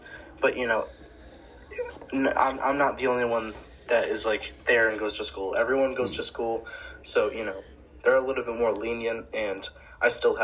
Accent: Rhode Island, United States; I am also, for those listening, I am from Rhode Island with Ryan.

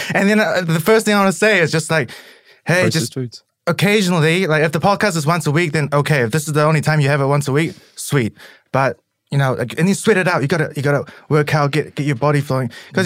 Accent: New Zealand; especially growing up in New Zealand, we're quite suppressed.

